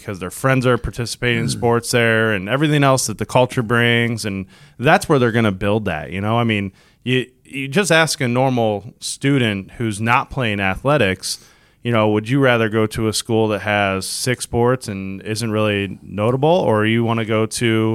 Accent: St. Louis, Missouri, United States; So like SLU basketball, right? We're from St. Louis.

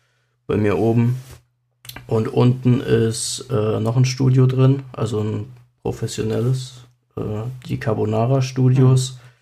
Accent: Baden-Baden, Baden-Württemberg, Germany; now in Saarland, Germany; Gebürtig bin ich nicht aus dem Saarland. Ich komme ursprünglich aus Baden-Württemberg, aus Baden-Baden.

